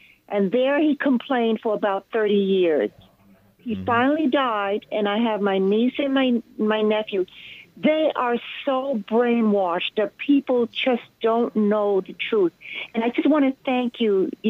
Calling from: Nutley, New Jersey, United States; I'm calling from Nutley, New Jersey.

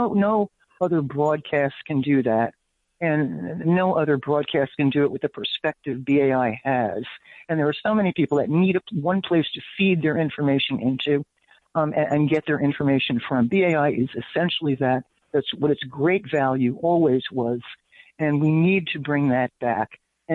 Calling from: Paterson, New Jersey, United States; I'm calling from Paterson, New Jersey.

